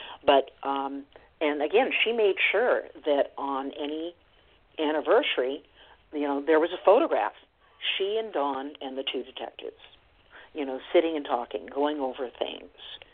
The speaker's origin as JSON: {"language": "English", "region": "Oregon", "country": "United States", "tie": "born or raised there", "said": "as a young person growing up in Oregon, I remember being taken on a field trip to see how these migrant workers lived"}